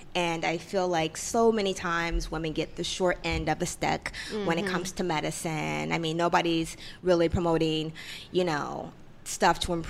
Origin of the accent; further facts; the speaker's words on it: Cincinnati, Ohio, United States; I'm from Cincinnati, Ohio.